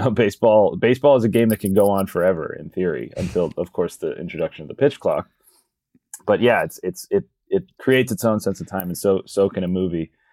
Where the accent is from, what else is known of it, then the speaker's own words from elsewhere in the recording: Nashua, New Hampshire, United States; But there was a guy in my hometown in Nashua, New Hampshire, named Franny.